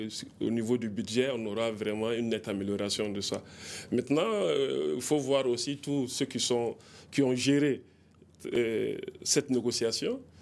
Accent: Bougouni, Sikasso, Mali; je viens de Bougouni, je viens presque de la commune qui est même collée, même voisine, la commune voisine même de Goulamina. Je viens de Madina Kouroulamini, qui est couvert par un projet qui est en phase d'exploration actuellement, lithium.

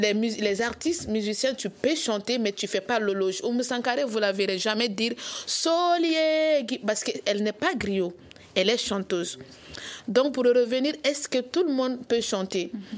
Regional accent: Wassoulou, Mali; Chez nous, dans le Wassolo

